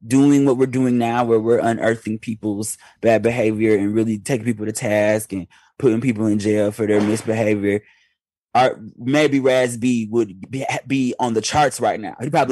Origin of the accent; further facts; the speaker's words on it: Detroit, Michigan, United States; It's like, I know it's firecracker season, but I'm still from Detroit deep down in my heart.